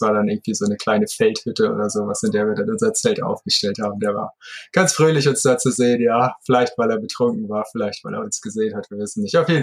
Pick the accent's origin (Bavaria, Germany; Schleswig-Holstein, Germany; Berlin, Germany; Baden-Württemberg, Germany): Schleswig-Holstein, Germany; Heide; born there; in meiner Geburtsstadt in Heide in Schleswig-Holstein